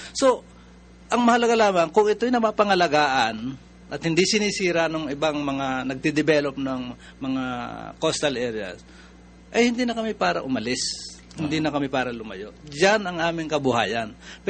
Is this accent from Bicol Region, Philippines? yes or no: no; Calatagan, Calabarzon, Philippines; karamihan po ngayon ng coastal na baybayan sa amin sa Kalutagan ay dahil privatized na nga